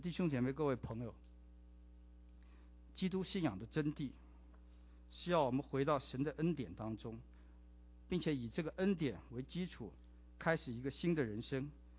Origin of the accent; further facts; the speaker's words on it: China; 就是我们中国人有句话说得好